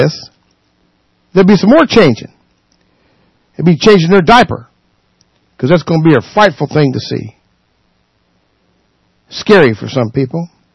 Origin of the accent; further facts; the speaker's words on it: the South, United States; which I'm not an English teacher by no stretch because I'm from the South.